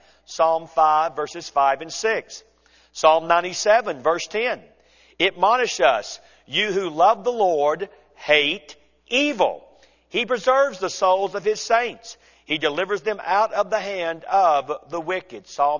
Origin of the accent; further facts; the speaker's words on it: Atlanta, Georgia, United States; When I was a little boy growing up in Atlanta, Georgia